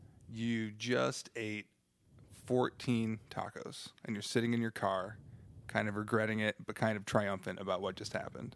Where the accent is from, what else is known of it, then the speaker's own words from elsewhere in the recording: Portland, Oregon, United States; I'm just from Portland, and I like 70 degrees.